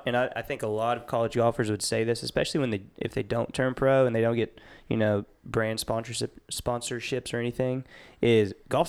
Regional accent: Katy, Texas, United States; I grew up in Katy. I played at River Ridge out in Sealy, Texas growing up.

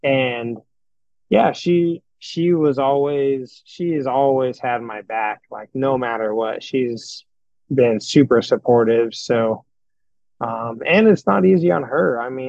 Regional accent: California, United States; Her dad had a track, and she was selling Gatorades, and I was from California

